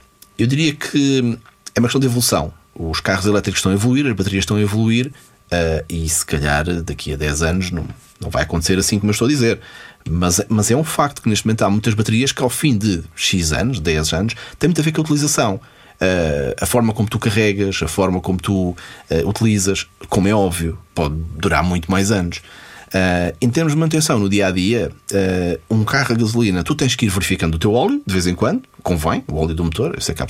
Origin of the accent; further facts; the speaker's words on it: Fornos de Algodres, Guarda, Portugal; eu sou de Fornos de Algodos, faço 200 km.